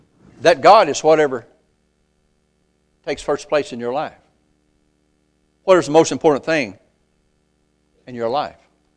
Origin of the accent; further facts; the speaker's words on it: Arkansas, United States; I come from East Arkansas over in cotton fields.